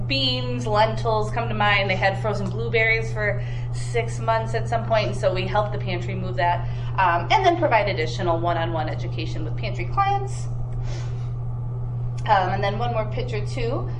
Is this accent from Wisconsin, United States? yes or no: yes; Racine, Wisconsin, United States; born and raised in Racine my whole life, but you know, I'm from the area.